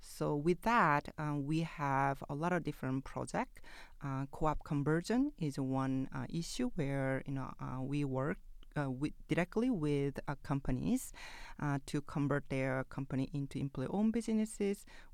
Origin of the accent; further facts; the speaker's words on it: South Korea; English is a second language; moved away as an adult; now in United States; I'm from South Korea, so I work with very low-wage workers in South Korea before coming to the United States.